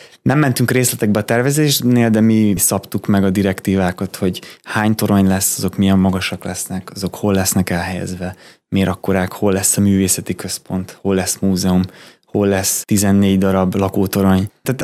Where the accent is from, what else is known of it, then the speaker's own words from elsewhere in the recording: Hungary; Magyarként én büszkén felvállalom, hogyha hibáztam